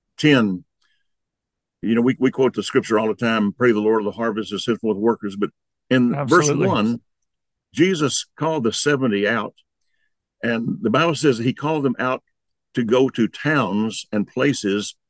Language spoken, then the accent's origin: English; Jayton, Texas, United States; I grew up in West Texas. I grew up in a town of 500 people, Jayton, Texas.